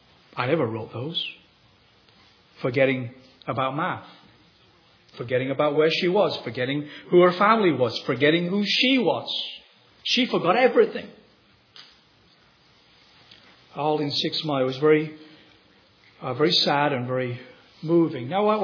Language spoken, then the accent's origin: English; Leeds, Yorkshire and the Humber, United Kingdom; Leeds University, which is a city that I grew up in England, in my teenage years.